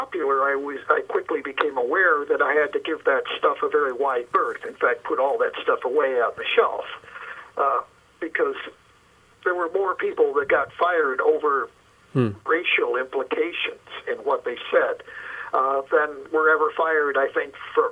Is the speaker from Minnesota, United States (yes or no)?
yes; Minneapolis, Minnesota, United States; I was growing up in Minneapolis. Our high school had exactly one black student.